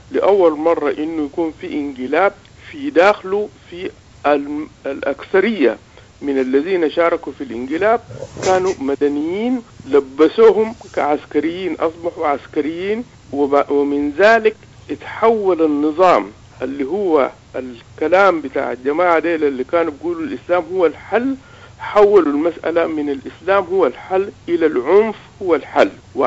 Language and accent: Arabic; Sudan; نحن كسودانيين